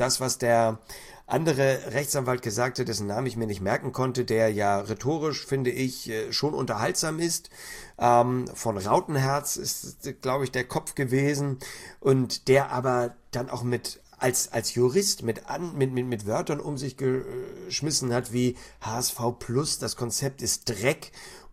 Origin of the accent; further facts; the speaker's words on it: Hamburg, Germany; letztendlich bin ich Hamburger